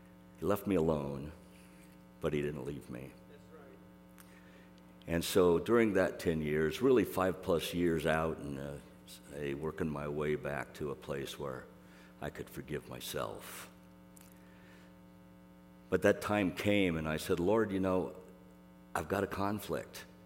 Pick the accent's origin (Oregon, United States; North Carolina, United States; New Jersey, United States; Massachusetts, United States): Oregon, United States; Corvallis; I grew up in Corvallis, Oregon, the home of Oregon State University, from which I graduated in 76